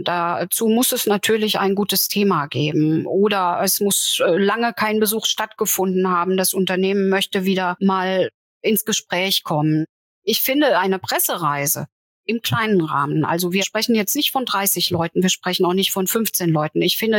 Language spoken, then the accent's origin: German; Saarland, Germany; Vielleicht auch, weil ich als Saarländerin sehr nah an Frankreich war